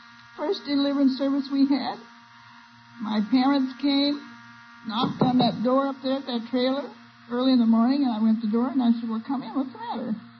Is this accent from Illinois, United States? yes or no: yes; Illinois, United States; also born or lived in Missouri; now in California, United States; Now, I love Southern California. I grew up in Illinois and Northern Missouri, and I didn't like the weather there